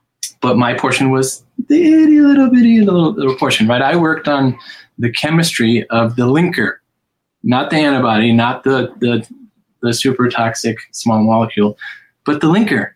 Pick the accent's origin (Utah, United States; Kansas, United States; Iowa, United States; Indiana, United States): Iowa, United States; You know, I grew up in the Midwest in Iowa, and my undergraduate degree was in chemical and biochemical engineering.